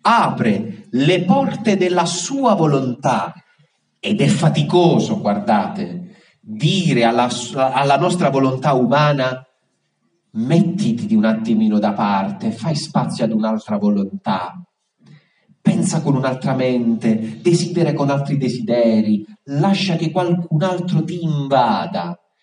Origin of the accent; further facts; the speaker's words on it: Basilicata, Italy; Era tutto un altro contesto, io provengo dalla Basilicata